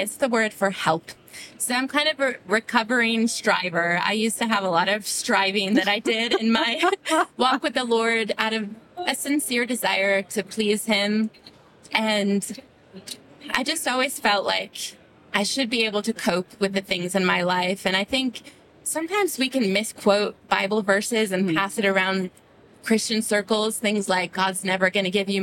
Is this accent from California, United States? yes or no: no; Chicago, Illinois, United States; also born or lived in Jerusalem; Yes, I grew up in Chicago.